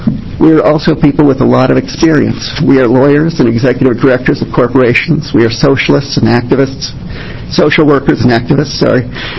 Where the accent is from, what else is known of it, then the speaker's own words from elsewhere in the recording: Portland, Oregon, United States; I'm from Portland.